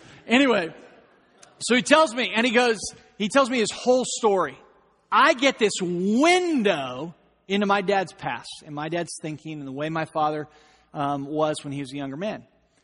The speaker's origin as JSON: {"language": "English", "town": "Long Beach", "region": "California", "country": "United States", "said": "I said, I'm from Long Beach."}